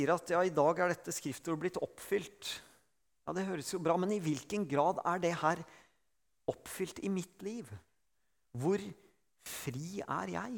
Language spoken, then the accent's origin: Norwegian; Eastern Norway, Norway; also born or lived in Bergen; som østlending